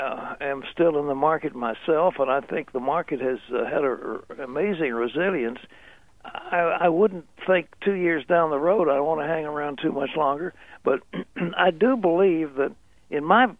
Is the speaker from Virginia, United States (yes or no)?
yes; Virginia, United States; But God led me to leave New York City and come down to Virginia, where my home state